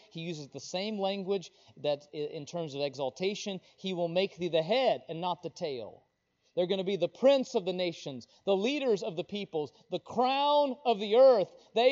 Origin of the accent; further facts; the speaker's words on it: Wichita, Kansas, United States; I lived in a city for a long time. I grew up in Wichita. I lived out in Greenville, got getting bigger and bigger.